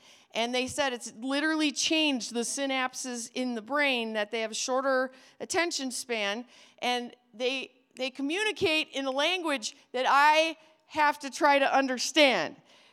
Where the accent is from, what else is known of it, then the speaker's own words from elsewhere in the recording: Wisconsin, United States; We moved back up to Wisconsin, love my home state, where they used to say when I was little, on Lambeau Field, where God is a local call.